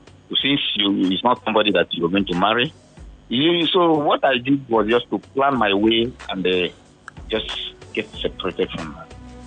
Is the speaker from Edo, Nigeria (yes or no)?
no; Lagos, Nigeria; I spent all my life in Lagos. I was only born in Lagos, but I was brought up in Lagos. I'm since Lagos. I have my children in Lagos.